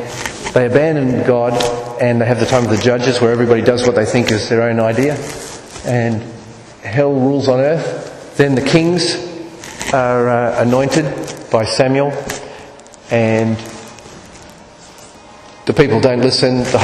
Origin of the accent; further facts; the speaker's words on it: Australia; accent: Australian; I'm speaking Australian.